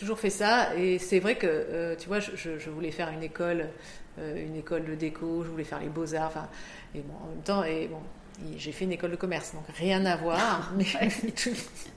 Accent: Bordeaux, Nouvelle-Aquitaine, France; now in Reims, France; Alors après, moi, j'habite à Reims, mais je suis bordelaise.

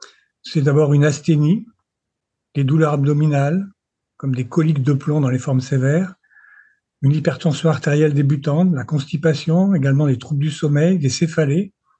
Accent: French Guiana; c'est également le cas chez nous en Guyane

